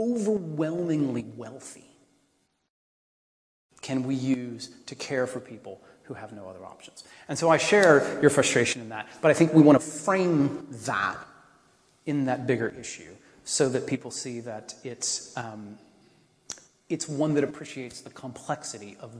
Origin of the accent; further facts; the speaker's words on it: United States; I come from America. It's a big country. We got land everywhere.